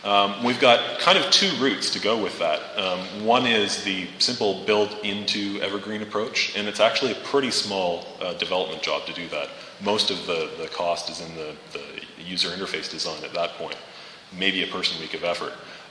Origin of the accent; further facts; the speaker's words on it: Canada; Notice I'm Canadian. I pronounce things the proper way.